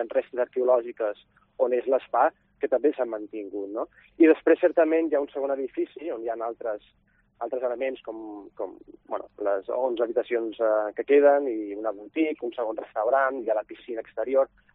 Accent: Barcelona, Catalonia, Spain; Jo soc de Barcelona

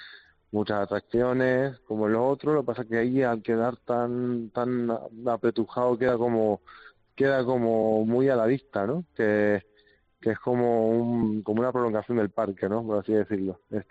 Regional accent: Granada, Andalusia, Spain; yo soy de Granada, no soy de Mijas, pero aún así, ya 3 años trabajando ahí

